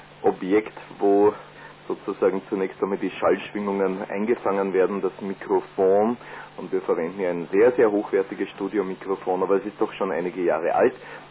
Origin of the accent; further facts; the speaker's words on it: Eastern Austria, Austria; wir haben zwar alle sehr gemotschkert, wie man das hier bei uns in Ostösterreich sagt